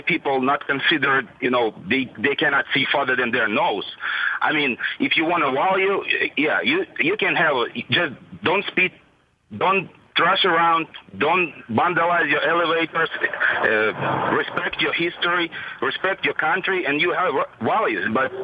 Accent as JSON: {"language": "English", "town": "Kharkiv", "region": "Kharkiv Oblast", "country": "Ukraine", "second_language": "English", "said": "Yeah, I'm from Ukraine. I'm from Kharkov region. I'm a city of Kharkov, which is second biggest city in Ukraine."}